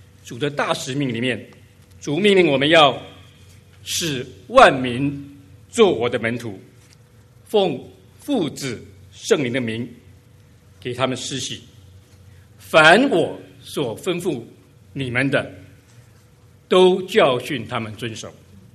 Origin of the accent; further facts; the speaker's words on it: Taiwan; 但是我们在台湾长大，我们是念酵，所以一时也很难改口。